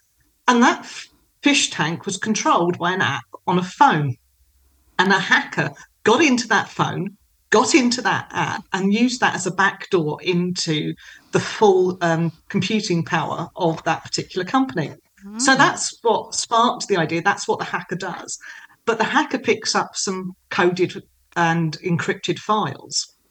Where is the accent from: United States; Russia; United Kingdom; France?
United Kingdom; South East England; I grew up in Kent and so I know London.